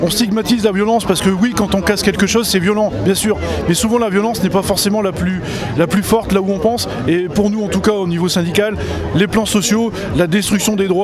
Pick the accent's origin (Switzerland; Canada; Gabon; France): France; Hauts-de-France; Donc en général, je suis souvent sur Paris, mais là, comme je suis aussi du Nord, je suis venu à la manifestation d'Arras